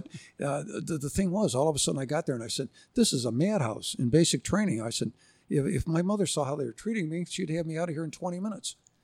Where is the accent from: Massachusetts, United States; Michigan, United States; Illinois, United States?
Illinois, United States; Elmhurst; I grew up in Elmhurst. I graduated from IC grade school and high school.